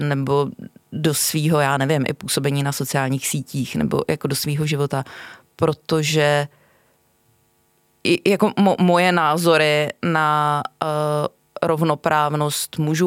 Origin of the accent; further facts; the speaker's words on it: Brno, South Moravian Region, Czechia; já mám rodinu v Brně, já jsem původně z Brna.